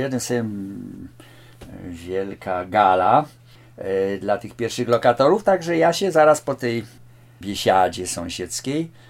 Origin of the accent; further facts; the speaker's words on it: Kraków, Lesser Poland, Poland; No więc tam się urodziłem. Spędziłem dzieciństwo, młodość w Krakowie.